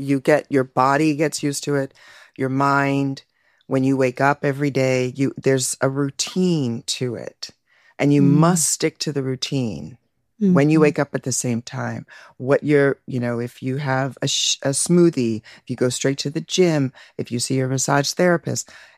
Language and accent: English; United States; as an American, I never would have caught that.